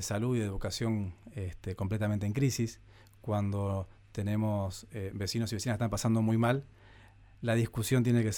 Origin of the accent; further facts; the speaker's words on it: General Roca, Río Negro, Argentina; como concejal, como roquense, como renegrino y como argentino